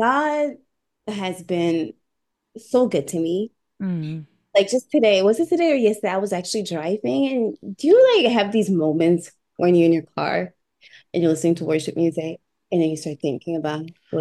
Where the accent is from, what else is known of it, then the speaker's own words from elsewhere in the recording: Ottawa, Ontario, Canada; moved away as an adult; now in Chicago, United States; And I live outside of Chicago. I am originally from Ottawa, Ontario.